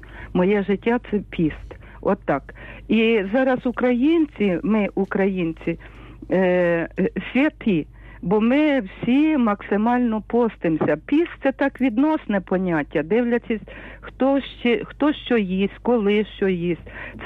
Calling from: Lviv, Lviv Oblast, Ukraine; зі Львова.

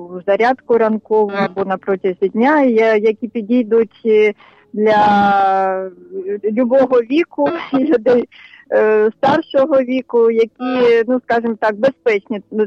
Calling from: Kyiv, Ukraine

